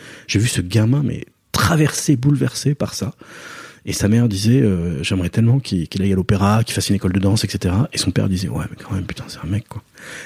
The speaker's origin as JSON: {"language": "French", "region": "Nouvelle-Aquitaine", "country": "France", "said": "Je viens du Pays Basque, bien sûr. Donc l'artiste, je suis né dans les années 70"}